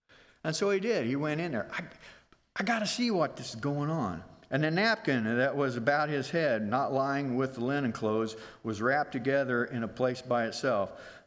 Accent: Missouri, United States; I got to see it, because I'm from Missouri. You got to show me.

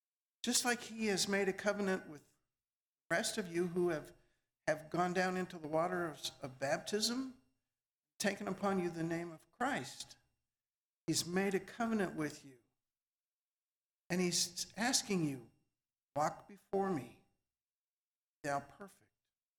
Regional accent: Montana, United States; You know, when I was a kid growing up in Montana, we had my first best friend ever.

